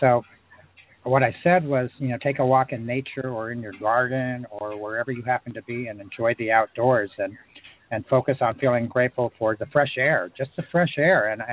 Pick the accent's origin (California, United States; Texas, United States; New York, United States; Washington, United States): California, United States; And as you know, growing up in California, they have the most spectacular redwood trees that are, you know, hundreds of years old and thousands of feet high.